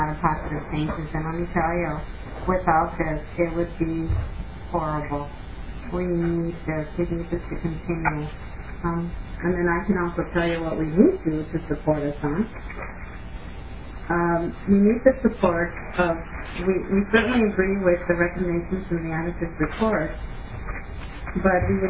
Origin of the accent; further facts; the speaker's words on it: Willmar, Minnesota, United States; Maybe not so much for Wilmer. I grew up in Wilmer, by the way, and that's where I got my name